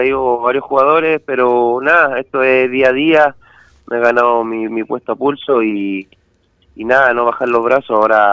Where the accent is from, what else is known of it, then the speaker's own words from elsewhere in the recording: Lima, Peru; born there; yo nací en Lima, en Perú, pero toda mi familia es chilena, yo solamente tuve la suerte de nacer allá en Perú